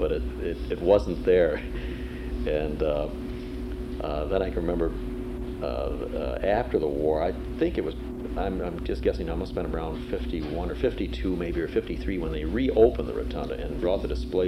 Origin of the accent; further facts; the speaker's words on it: Detroit, Michigan, United States; I was born in Detroit in 1937, and obviously coming from this town had to have some type of automotive influence